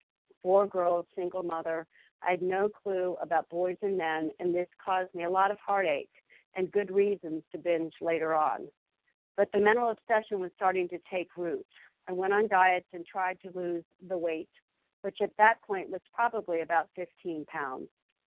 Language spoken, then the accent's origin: English; Fairfax, Virginia, United States; I was born on July 27th, 1960. I am the fourth of four girls. We live in Fairfax, Virginia, which is about 30 minutes outside of Washington, D.C.